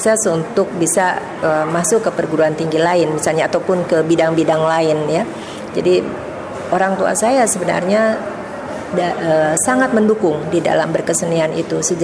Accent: Yogyakarta, Special Region of Yogyakarta, Indonesia; saya dari Jogja Pak dulu.

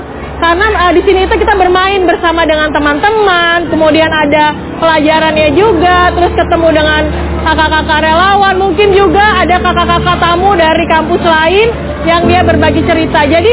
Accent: Jakarta, Indonesia; born there; Saya lahir di Jakarta tanggal 4 April tahun 1982.

